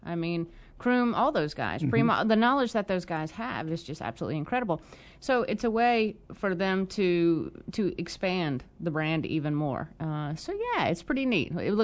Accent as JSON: {"language": "English", "region": "Mississippi", "country": "United States", "tie": "born or raised there", "also_born_or_lived": "New Orleans, United States", "said": "I was born in New Orleans, but I moved to Mississippi when I was in the third grade, and I have lived in Mississippi ever since"}